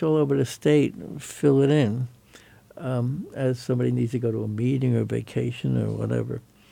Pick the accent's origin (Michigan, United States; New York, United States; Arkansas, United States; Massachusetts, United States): New York, United States; New York City; now in Alaska, United States; Born and raised in the Bronx, went to school there, right through college.